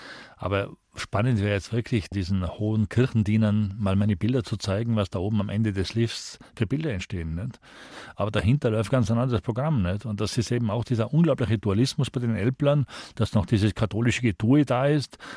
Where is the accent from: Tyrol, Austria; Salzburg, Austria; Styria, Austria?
Tyrol, Austria; ich in Tirol mit Ausstellungen null präsent bin. Oder ich mache auch keine Buchvorstellungen in meiner Heimat.